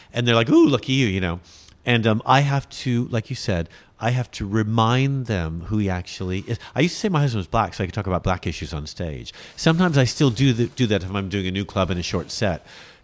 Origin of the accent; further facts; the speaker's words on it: United States; I'm American, so I'm not afraid of black people.